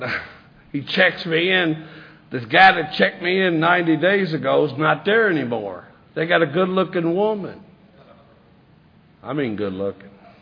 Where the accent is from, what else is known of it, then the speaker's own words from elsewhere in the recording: Kentucky, United States; I'm a redneck from Western Kentucky. The East, the West, they don't mix.